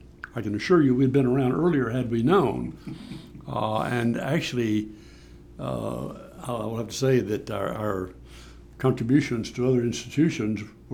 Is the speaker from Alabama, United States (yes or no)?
yes; Sheffield, Alabama, United States; I have been an educator most of my life. I am from Sheffield, Alabama, and I'm a graduate of UNA, 1963.